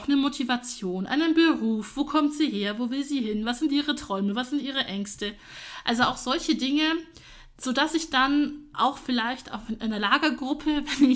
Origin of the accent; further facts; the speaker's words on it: Augsburg, Bavaria, Germany; Also ich komme übrigens aus Augsburg